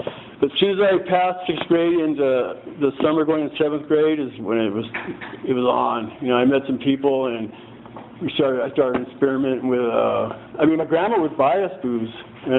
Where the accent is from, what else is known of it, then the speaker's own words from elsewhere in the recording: Guadalupe, California, United States; I was born in Guadalupe, California, raised there.